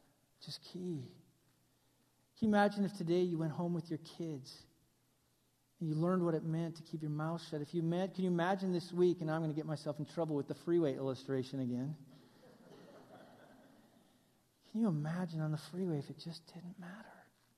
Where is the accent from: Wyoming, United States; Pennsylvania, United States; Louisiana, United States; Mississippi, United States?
Wyoming, United States; I mean, I grew up in Wyoming, and I'm all for carrying guns